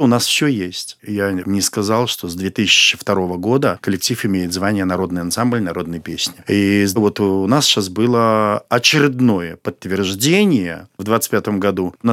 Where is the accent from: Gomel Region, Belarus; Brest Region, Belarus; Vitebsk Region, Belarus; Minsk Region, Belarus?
Minsk Region, Belarus; now in Barysaw, Belarus; покуда я пришел в Борисов, я из Крупского района, я тоже был там заведующим сельским домом культуры.